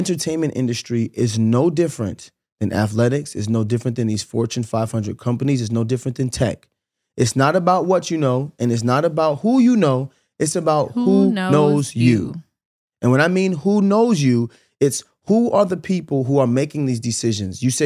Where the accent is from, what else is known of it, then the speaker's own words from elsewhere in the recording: the South, United States; I am originally from the South and all my family is there. I have spent most of my 20s in LA.